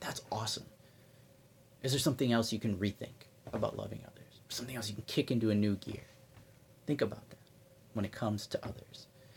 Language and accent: English; Midwest, United States; it's kind of me playing on, I'm from the Midwest. Those are some Midwest sayings and phrases.